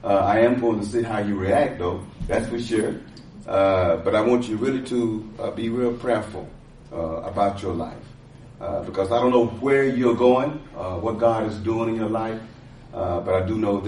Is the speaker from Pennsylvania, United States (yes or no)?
no; Texas, United States; I don't have a favorite team. I'm from Texas. Grew up as a Cowboy fan